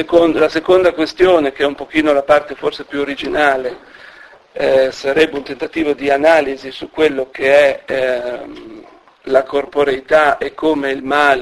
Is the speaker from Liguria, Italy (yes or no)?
yes; Genoa, Liguria, Italy; siccome sono genovese ne ho fatte poche copie